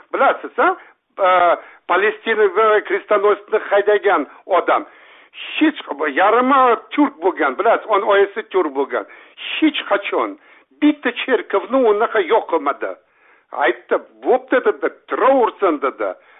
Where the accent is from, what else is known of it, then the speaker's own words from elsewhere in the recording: Samarkand, Samarqand Region, Uzbekistan; born there; men Samarqandda tug'ilganman. Bizi oilamiz Toshkentlik, bizi adamimizni Toshkentdan Samarqandga yuborgan. Men o'sha Samarqandda tug'ilganman.